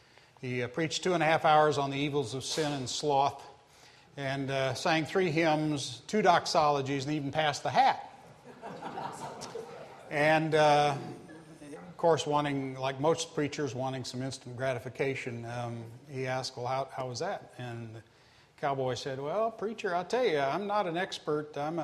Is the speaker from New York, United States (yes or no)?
no; Larned, Kansas, United States; As Henry said, I'm an attorney from Larned, Kansas. We have a mental hospital out there.